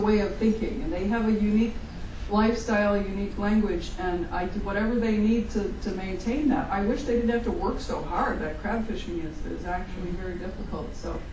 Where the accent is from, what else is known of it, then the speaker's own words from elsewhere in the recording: Chicago, Illinois, United States; now in Kentucky, United States; I said I grew up in Chicago and I live in Kentucky now